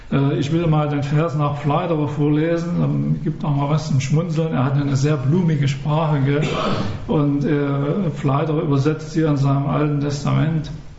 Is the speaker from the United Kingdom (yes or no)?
no; Saxony, Germany; In meiner Heimat, ich komme aus Sachsen